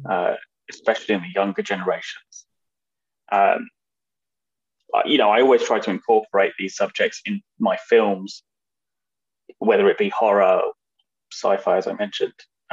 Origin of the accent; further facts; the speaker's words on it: London, United Kingdom; So as you probably realized from my accent, I'm a London filmmaker in England